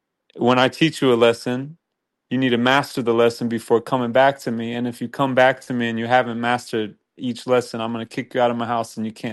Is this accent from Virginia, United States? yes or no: no; Texas, United States; moved away as an adult; also born or lived in New York; I grew up in Texas originally, but I moved to New York when I was 18 and cut my teeth there and went to school there, to college, and then was on the scene.